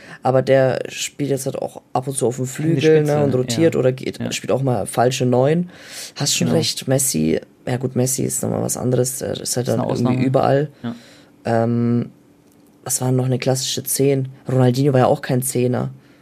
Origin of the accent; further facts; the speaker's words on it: Bayreuth, Bavaria, Germany; Der hat auch jetzt gegen meine Heimatstadt getroffen, gegen Bayreuth, Bro.